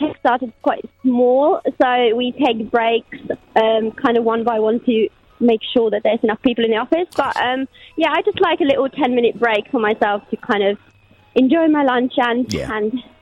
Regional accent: Finland; I'm from Finland, so northern

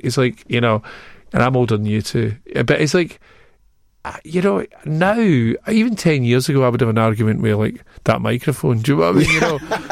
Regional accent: Glasgow, Scotland, United Kingdom; that was me growing up in Glasgow.

